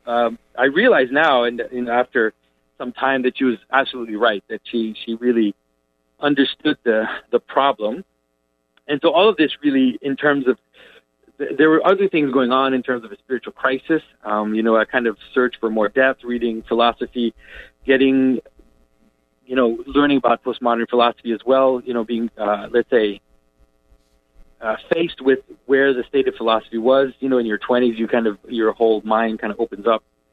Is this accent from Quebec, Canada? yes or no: yes; Quebec, Canada; Well, I grew up here in Quebec, which is a French-speaking part of Canada